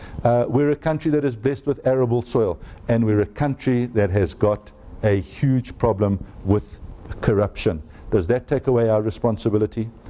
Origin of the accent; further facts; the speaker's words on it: Zambia; born there; Lynn and I are not native South Africans. Lynn actually was born in a country that's known now as Zimbabwe. I was born in Zambia. So when you look at me, you are looking at a fourth generation African.